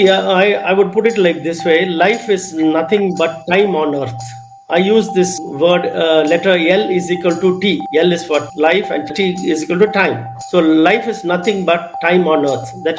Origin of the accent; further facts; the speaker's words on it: Kolar Gold Fields, Karnataka, India; I was brought up in Kolar Gold Fields, which is a town 100 kilometers away from Bangalore.